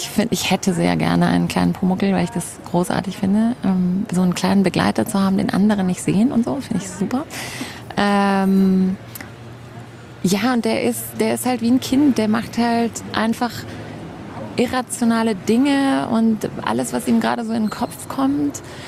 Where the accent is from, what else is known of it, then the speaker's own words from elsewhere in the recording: Munich, Bavaria, Germany; born there; ich bin in München geboren, genau, war dann längere Zeit auch weg aus München. Und dann hat es mich wieder her verschlagen